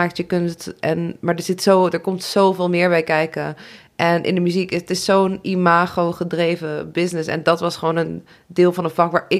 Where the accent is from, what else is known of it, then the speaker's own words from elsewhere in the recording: Nijmegen, Gelderland, Netherlands; ik ben 26, ik ben artiest en songwriter. Ik kom uit Nijmegen